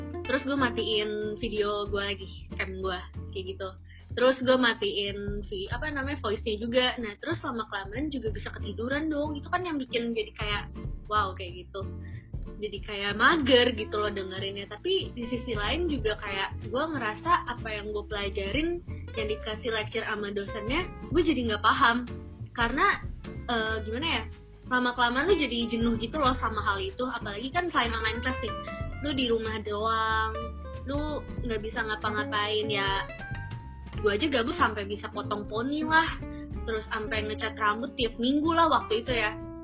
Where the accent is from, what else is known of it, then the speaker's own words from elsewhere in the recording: South Kalimantan, Indonesia; gue auto disuruh balik ke Banjar kan, gue kan orang Kalimantan nih.